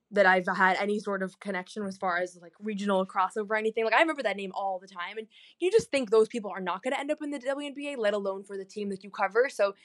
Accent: Boston, Massachusetts, United States; growing up in Boston

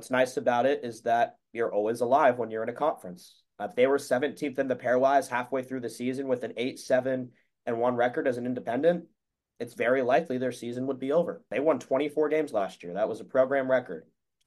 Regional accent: Denver, Colorado, United States; I'm from Denver

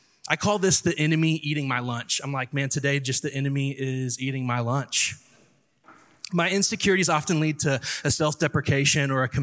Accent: the South, United States; accent: Southern; Is my Southern accent coming out with that?

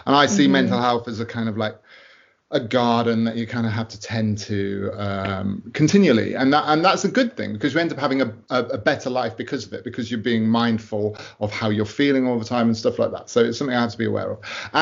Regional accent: United Kingdom; I'm a British author. I am 45 years old.

